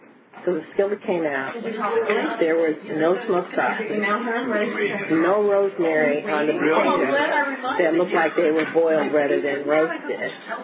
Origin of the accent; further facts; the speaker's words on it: Ohio, United States; I couldn't get over thinking about how I grew up in Ohio and what I eat now.